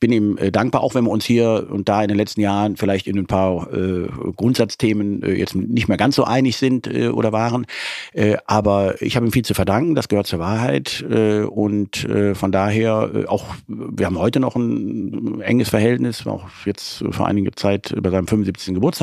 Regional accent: Leverkusen, North Rhine-Westphalia, Germany; born there; ich bin in Leverkusen geboren

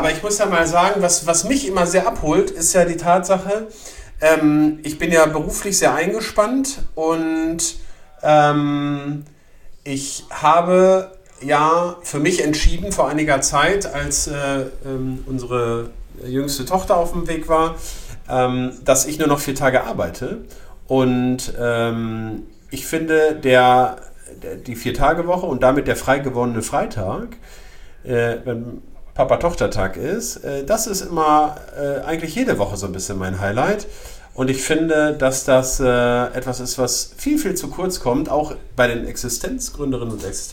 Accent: North Rhine-Westphalia, Germany; weil ich komme ja aus dem Ruhrgebiet.

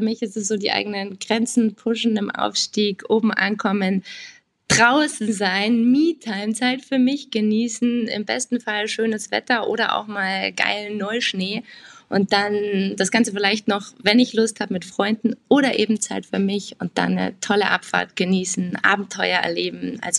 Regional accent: Markt Indersdorf, Bavaria, Germany; Ich komme ursprünglich aus dem wunderschönen Markt Indersdorf. Das ist ein kleines, beschauliches Örtchen im Landkreis Dachau, ein bisschen nördlich von München. Bin dann über mein Sportstudium in München wohnend immer weiter Richtung Süden gezogen und wohne jetzt seit, lass mich überlegen, 9 Jahren in Fischbachau im bayerischen

